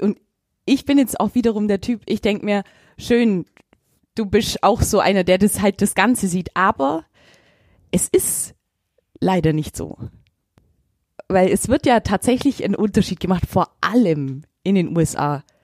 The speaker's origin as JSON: {"language": "German", "town": "Augsburg", "region": "Bavaria", "country": "Germany", "tie": "born or raised there", "said": "ich bin schon in Pfersee aufgewachsen"}